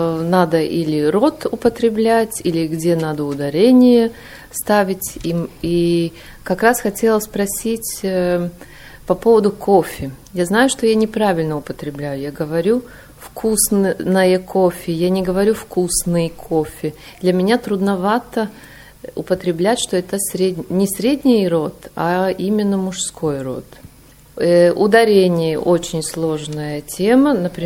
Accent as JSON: {"language": "Russian", "country": "Latvia", "second_language": "Russian", "moved": "as an adult", "lives_now": "Kaliningrad, Russia", "said": "я из Латвии, но уже третий год работаю в Калининграде."}